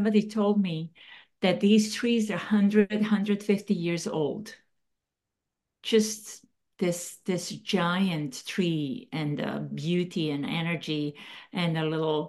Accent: Subotica, Vojvodina, Serbia; I parked at the square of Sonoma and I thought, this is my hometown. It's called Subotica.

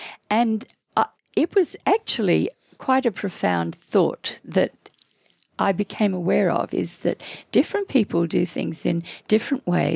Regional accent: Australia; I say I'm Australian and I love the fact that I'm Australian, but I belong inside, I belong to a world community.

